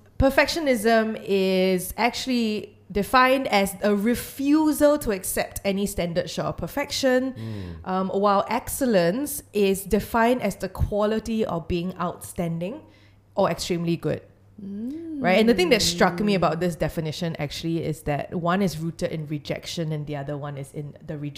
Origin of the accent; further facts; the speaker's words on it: Singapore; growing up in Singapore, there is a bit of a disdain for mistakes and weakness, and we tend to really be pretty perfectionistic in our society.